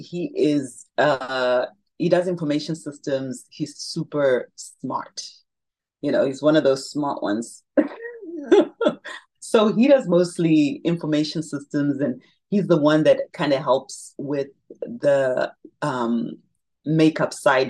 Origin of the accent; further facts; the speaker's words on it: Zimbabwe; In Africa, you know, I'm so passionate about Zimbabwe. That's my hometown, right?